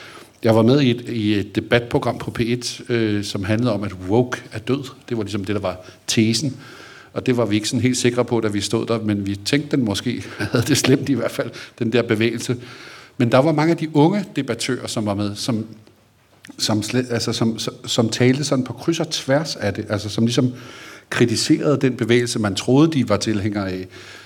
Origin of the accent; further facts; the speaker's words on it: Holbæk, Zealand, Denmark; jeg er ikke københavner, skal jeg skynde mig at sige, jeg er fra Holbæk.